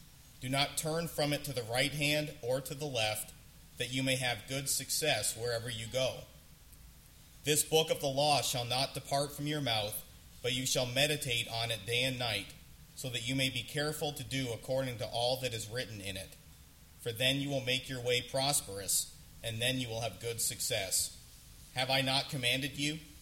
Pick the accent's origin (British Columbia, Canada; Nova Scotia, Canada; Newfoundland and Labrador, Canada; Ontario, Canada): Ontario, Canada; moved away as an adult; most of you know I'm from Ontario, and I came to college over here in Michigan, and so it was my first time really being away from home